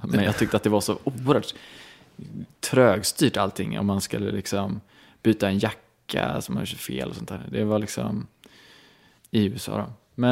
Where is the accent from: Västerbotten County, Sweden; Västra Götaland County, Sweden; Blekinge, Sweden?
Västra Götaland County, Sweden; Romelanda; Men så där växte jag upp. I Romelanda, så det ser jag som min sådär... Ja, där växte jag upp på en gata med ganska mycket andra barn.